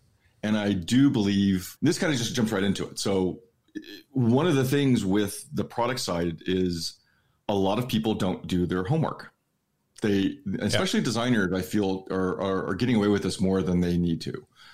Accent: United States; being an American, I'm constantly keeping an eye on what's going back on at home

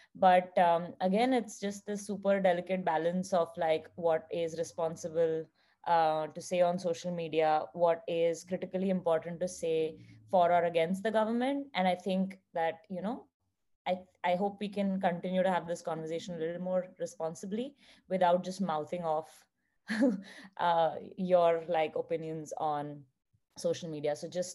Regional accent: India; since we come from India, we know that like, you know, censorship, freedom of expression, tricky everywhere is just so sensitive in the country

